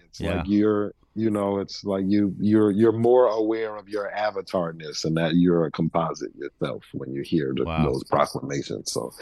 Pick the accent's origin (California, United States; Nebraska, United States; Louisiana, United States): Louisiana, United States; New Orleans; when you bring up growing up in New Orleans and learning to play there